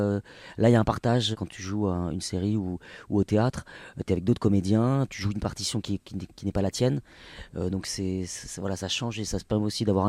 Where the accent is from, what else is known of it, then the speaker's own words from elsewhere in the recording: Nouvelle-Aquitaine, France; J'ai grandi au Pays Basque, parce que je suis basque. … J'ai grandi dans un village, dans une montagne, pas loin de Saint-Jean-de-Luz.